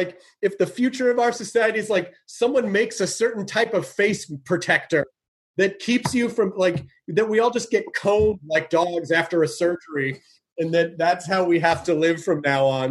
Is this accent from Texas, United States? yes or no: no; Louisville, Kentucky, United States; born there; Yeah, I was born in Louisville.